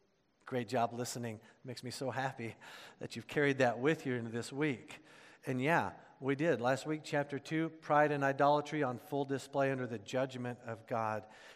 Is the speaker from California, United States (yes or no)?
no; Oklahoma, United States; We used to have this phrase growing up in Oklahoma.